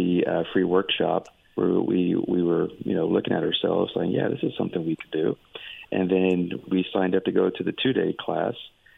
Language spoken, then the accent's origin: English; Houston, Texas, United States; But I was born and raised in Houston, Texas.